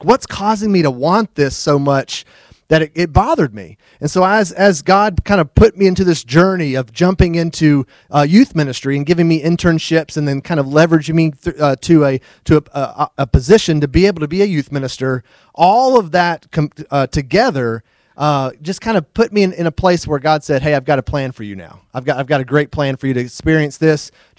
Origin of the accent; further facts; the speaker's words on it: Murfreesboro, Tennessee, United States; I'm from Murfreesboro, Tennessee, originally. I grew up kind of, my dad has a farm and I grew up going on the farm, working on the farm.